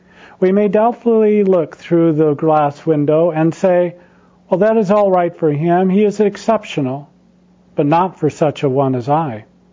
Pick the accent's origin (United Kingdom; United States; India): India; born there; I am proud that I was born in India.